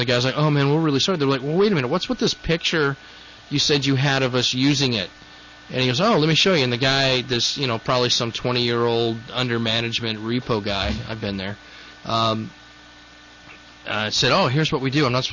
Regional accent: Riverside, California, United States; I'm from the Riverside area, and I know people that hang around down there.

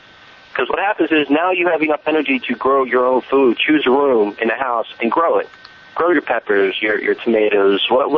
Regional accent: United States; As an American, as my forefathers that came here in 1738 and built something out of nothing

